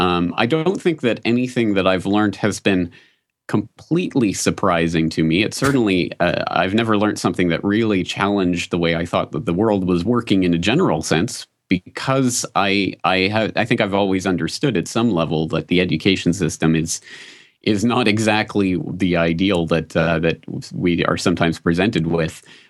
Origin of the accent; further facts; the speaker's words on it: Canada; now in Japan; what that taught me about my own public school experience growing up in Canada